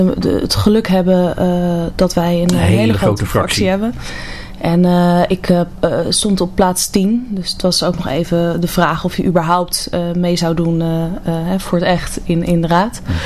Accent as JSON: {"language": "Dutch", "town": "Oud-Beijerland", "region": "South Holland", "country": "Netherlands", "tie": "born or raised there", "also_born_or_lived": "Utrecht / Breda / Rotterdam", "said": "Eigenlijk opgegroeid in Oud-Beierland, in de Hoekse Waard. Mm-hmm. Vanuit de Hoekse Waard gaan studeren in Breda."}